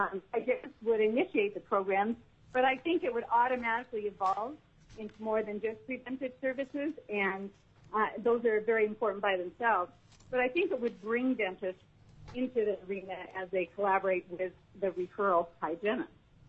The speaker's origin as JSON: {"language": "English", "town": "Anchorage", "region": "Alaska", "country": "United States", "said": "but myself, and I'm from Anchorage, Alaska."}